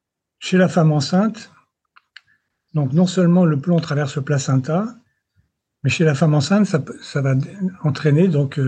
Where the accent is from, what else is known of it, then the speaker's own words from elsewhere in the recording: French Guiana; c'est également le cas chez nous en Guyane